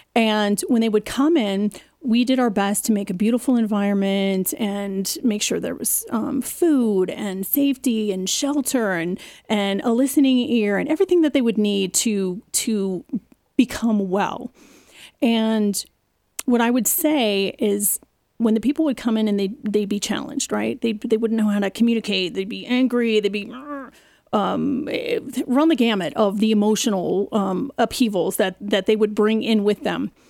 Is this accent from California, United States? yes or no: yes; California, United States; now in Colorado Springs, United States; And we were originally from California. Don't be mad, I'm from California. Can't help but love Colorado Springs.